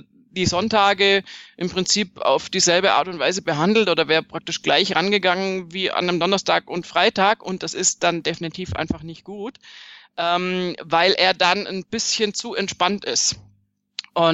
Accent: Baden-Württemberg, Germany; Ach so, stimmt, ja, ich bin Schwäbin.

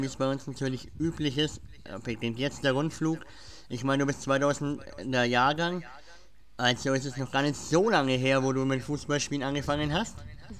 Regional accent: Schwabach, Bavaria, Germany; weil wir sind aus dem Schwabacher Raum

